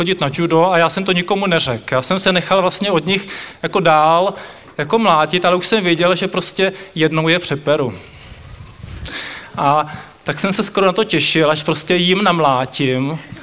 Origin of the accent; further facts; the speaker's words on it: Slovakia; já jsem se narodil na Slovensku, ale rodina celá jsme byli jako Češi a teďka jsme vlastně žili na Slovensku. Já jsem začal chodit do školy a já jsem neuměl moc slovensky.